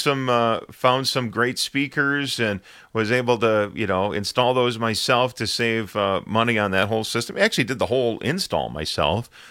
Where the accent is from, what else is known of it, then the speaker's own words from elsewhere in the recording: Cottage Grove, Minnesota, United States; I grew up in Cottage Grove, Minnesota. A lot of people get that confused for Cottage Grove, Wisconsin.